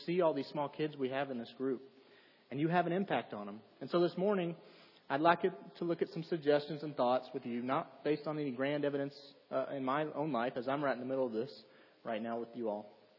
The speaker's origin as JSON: {"language": "English", "town": "Nacogdoches", "region": "Texas", "country": "United States", "tie": "born or raised there", "said": "I remember back growing up in the congregation in my hometown, and in Nacogdoches, Texas, it's a college town, and so the church there, every semester we probably had 30 or 40 college students attending with us there."}